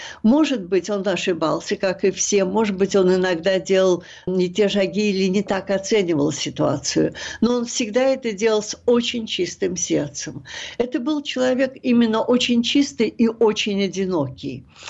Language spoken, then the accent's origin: Russian; Murmansk, Murmansk Oblast, Russia; я выросла в Мурманске.